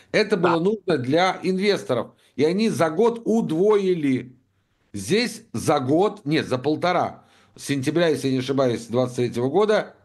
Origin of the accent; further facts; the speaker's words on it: Moscow, Russia; А знаешь, как москвич, я помню